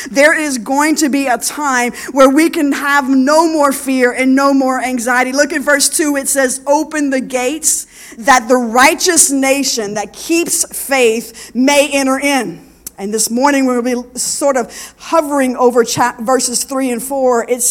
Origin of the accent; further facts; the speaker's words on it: Louisiana, United States; Now you all are from South Louisiana. I mean, I'm from South Louisiana. Most of us are from South Louisiana. We don't have rocks. We have mud.